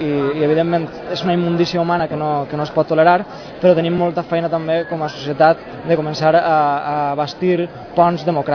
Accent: Torrent, Valencian Community, Spain; yo soy de Torrent, del meu poble van morir 16 persones

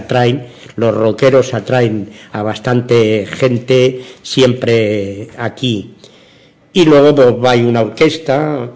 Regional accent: Community of Madrid, Spain; Yo que soy madrileño

